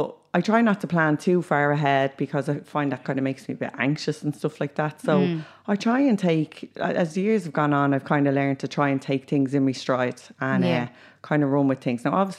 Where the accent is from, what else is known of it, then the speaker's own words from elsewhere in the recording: Ballymun, Leinster, Ireland; I'm from Ballymun. I manage a youth project up in Ballymun